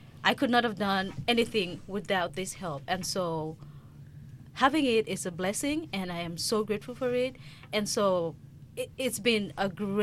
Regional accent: Cameroon; English is a second language; Oh, Cameroon.

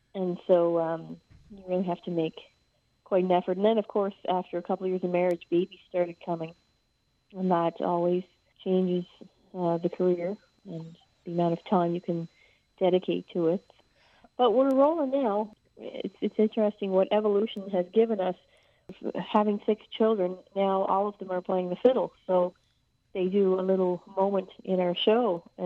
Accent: Nova Scotia, Canada; I'm from Cape Breton.

